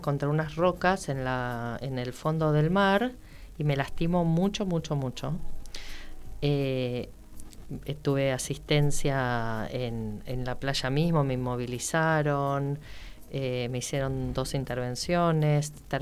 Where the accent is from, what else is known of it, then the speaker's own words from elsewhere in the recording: Argentina; ¿de dónde sos? De Argentina.